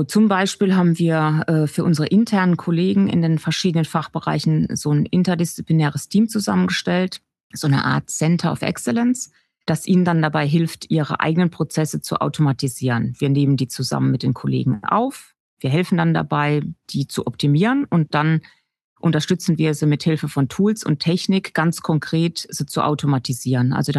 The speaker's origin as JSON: {"language": "German", "town": "Landau", "region": "Rhineland-Palatinate", "country": "Germany", "said": "Also im Ernst, ich komme hier aus Landau, also die Stadt, die hier in der Nachbarschaft liegt. Und ich wollte in jungen Jahren immer raus, woanders hin wie die meisten in meiner Stufe damals."}